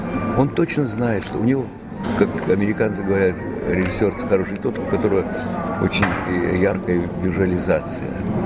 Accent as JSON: {"language": "Russian", "region": "Almaty", "country": "Kazakhstan", "said": "Но я алматинец, понимаете? Поэтому для меня Азия – это абсолютно родная энергия."}